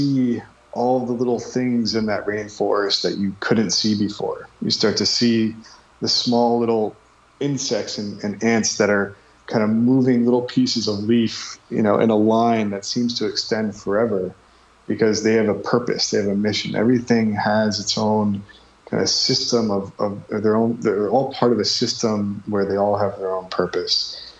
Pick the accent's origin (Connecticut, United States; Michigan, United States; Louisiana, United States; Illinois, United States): Connecticut, United States; now in New York City, United States; I grew up in Connecticut, you know, just on the Long Island Sound. So not too far. I was born in New York City, and New York City is, you know, home for me, and been here in Greenpoint for almost 10 years now